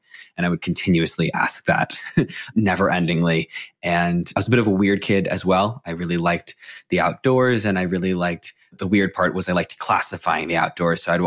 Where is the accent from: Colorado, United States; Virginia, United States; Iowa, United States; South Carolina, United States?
Virginia, United States; McLean; I use he, him, his pronouns. I'm 24 years old. I grew up in McLean, Virginia, right outside of DC.